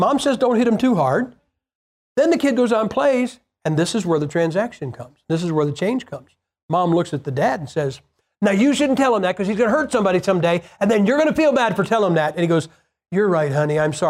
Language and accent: English; Massillon, Ohio, United States; the oldest football rivalry in history is my hometown, Masson Tigers, and the Canton McKinley Bulldogs, 8 miles away. Masson, where I am from, is where football started.